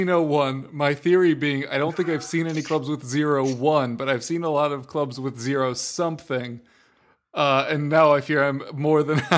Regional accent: United States; It's because I'm American, isn't it?

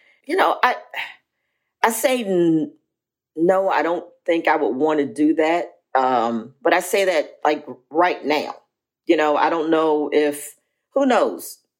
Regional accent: Philadelphia, Pennsylvania, United States; But Will's from Philly. I'm from Philly.

